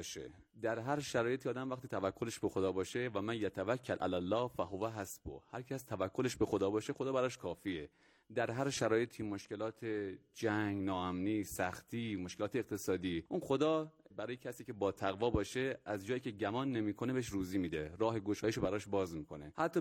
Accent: Iran; born there; ما خودمون که متولد ایران هستیم و پدر و مادرمون هم خب از سمت مادر ایرانی بودند و در واقع ما از هر دو طرف یک رگ و ریشه‌ای داریم و خودمون رو هم ایرانی میدونیم هم افغانستانی،

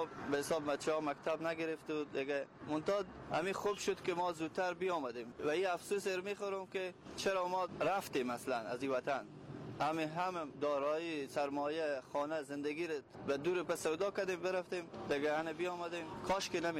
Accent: Kunduz, Afghanistan; also born or lived in Tehran; now in Herat, Afghanistan; از ولایت هراتم فعلا، منطقه اصلیت از قندوز.

